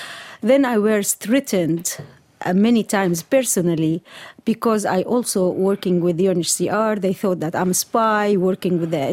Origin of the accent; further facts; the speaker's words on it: Syria; now in Germany; I'm from Syria, living in Germany.